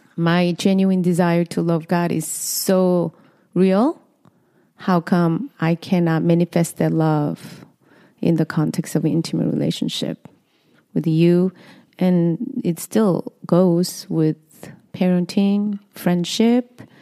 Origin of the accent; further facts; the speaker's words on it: South Korea; I grew up in Korea in poverty